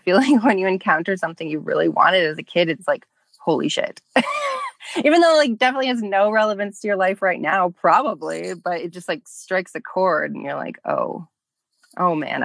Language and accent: English; Lansing, Michigan, United States; now in Denver, United States; So I currently live in Denver, Colorado, but I'm not from here. I'm from the Midwest. I'm from Michigan. So I grew up in Lansing until I was like 12, which is the capital of Michigan, and then moved really far away to East Lansing